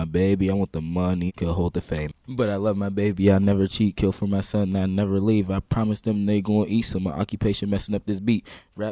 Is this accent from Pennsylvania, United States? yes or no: yes; Wilkinsburg, Pennsylvania, United States; I'm 19 years old. I'm from Wilkinsburg.